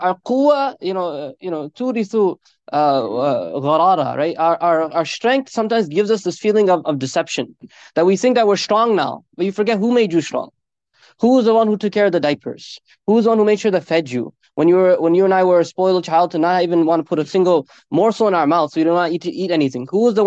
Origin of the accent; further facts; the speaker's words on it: New York, United States; being born and raised in New York, being the type of child that I was